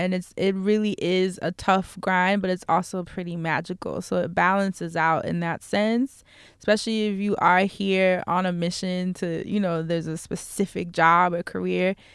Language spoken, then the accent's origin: English; New York, United States; You know, I'm from New York. It is a struggle living here.